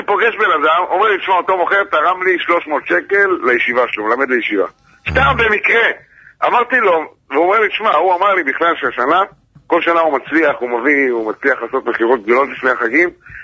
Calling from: Bnei Brak, Tel Aviv District, Israel; וואלה, בני ברק

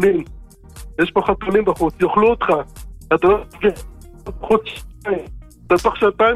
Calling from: Rehovot, Central District, Israel

